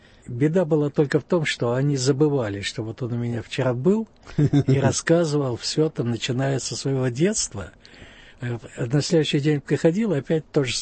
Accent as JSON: {"language": "Russian", "town": "Birobidzhan", "region": "Jewish Autonomous Oblast", "country": "Russia", "tie": "born or raised there", "also_born_or_lived": "Khabarovsk", "said": "Я родился в Хабаровске, а жили мы все в Биробиджане. Папа мой из Белоруссии, мама из Смоленска, приехали в 30-е годы строить еврейское государство. Бабушка жила в Хабаровске, вот мама поэтому ездила туда рожать."}